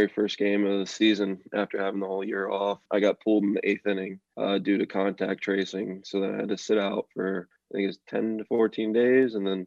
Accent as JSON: {"language": "English", "town": "Reading", "region": "Pennsylvania", "country": "United States", "tie": "born or raised there", "said": "Yeah, so actually I had the Reading Phillies in my hometown, the Phillies AA team. So I grew up going to a lot of those games and stuff."}